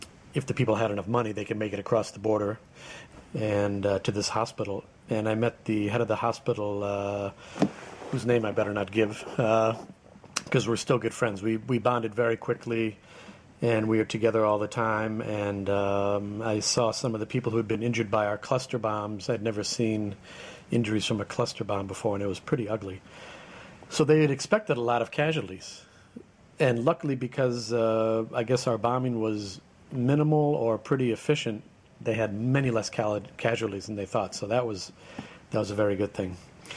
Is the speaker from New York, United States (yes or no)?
yes; New York City, New York, United States; I said, I'm a New Yorker from downtown. I live about, a baseball field away, a cricket field away from the World Trade Center.